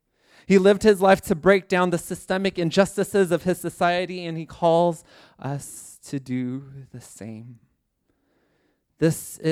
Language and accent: English; Houston, Texas, United States; I don't know all the details, and I'm from Houston, so I don't care.